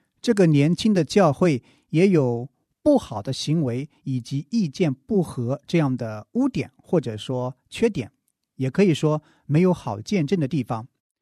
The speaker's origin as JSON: {"language": "Chinese", "country": "China", "said": "那有幸我们在中国，我们作为一个华人说着普通话，我们也可以参与到普世教会的当中"}